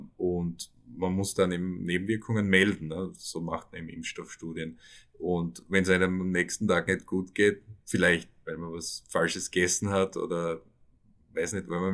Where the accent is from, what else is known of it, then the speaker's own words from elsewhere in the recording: Styria, Austria; moved away as an adult; now in United States; ich bin auch Steirer, ich bin auf der Backe aufgewachsen, bin dann zur Ausbildung nach Wien an die Universität für Bodenkultur